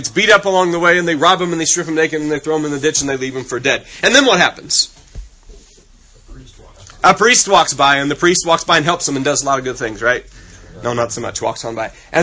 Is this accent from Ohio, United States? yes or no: yes; Ohio, United States; I'm from the north. I'm from Ohio, so I don't know how to talk southern.